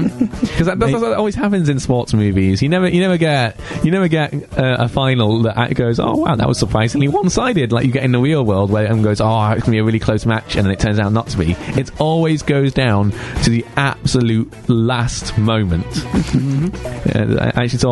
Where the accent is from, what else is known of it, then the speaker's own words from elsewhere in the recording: Warrington, North West England, United Kingdom; This is actually quite interesting because the guy who won actually lives in my hometown.